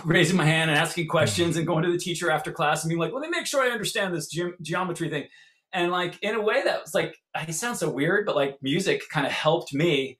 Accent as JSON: {"language": "English", "town": "Santa Barbara", "region": "California", "country": "United States", "tie": "born or raised there", "said": "we grew up in Santa Barbara, drive all the way down 2 hours away"}